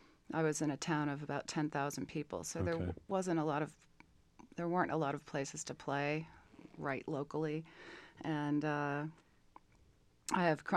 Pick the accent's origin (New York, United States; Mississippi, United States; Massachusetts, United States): Massachusetts, United States; Boston; also born or lived in California; now in Longmont, United States; I live in Longmont. I've been here for 19 months, and I was in California for 23 years, but I was raised in the Boston area.